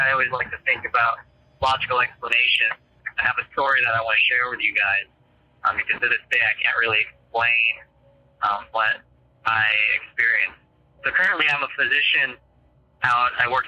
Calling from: Philadelphia, Pennsylvania, United States; I'm calling from Philadelphia.

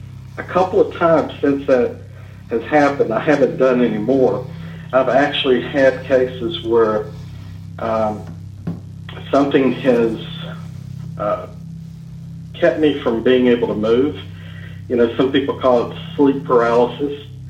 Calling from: Nashville, Tennessee, United States; I'm calling from the Nashville area.

